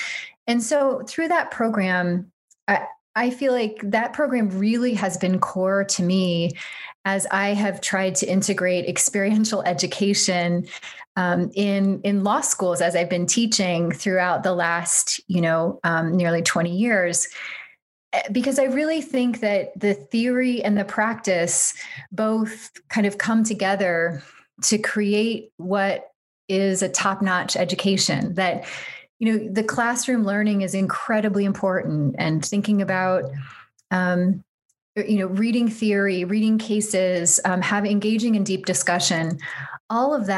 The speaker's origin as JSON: {"language": "English", "region": "Appalachia", "country": "United States", "tie": "born or raised there", "said": "But the sort of socioeconomic difference between a girls' boarding school in Washington, D.C. and growing up in Appalachia, was stark to me."}